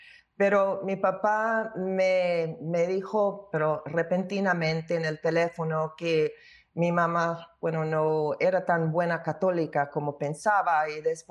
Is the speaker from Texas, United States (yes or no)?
no; Chicago, Illinois, United States; born there; gracias a Dios que fue ilegal en mi ciudad natal de Chicago en ese año de 64